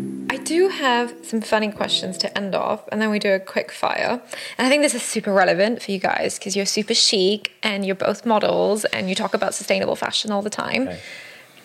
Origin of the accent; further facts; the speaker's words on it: Singapore; I don't think I've ever been in a protest, but that's also because I'm from Singapore